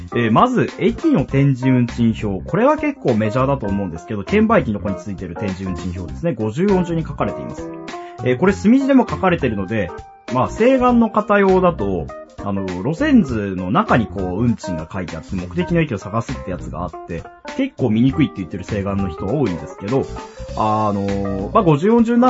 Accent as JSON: {"language": "Japanese", "region": "Kyushu", "country": "Japan", "said": "ここからの5分間は生粋の九州男児である私"}